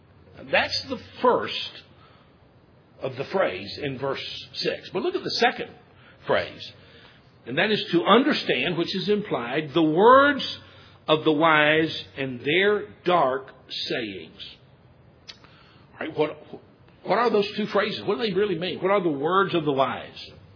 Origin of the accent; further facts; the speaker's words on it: Georgia, United States; Now, I'm from Middle Georgia. I grew up.